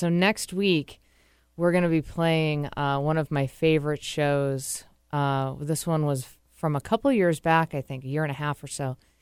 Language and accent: English; Scotland, United Kingdom; I'm Scottish.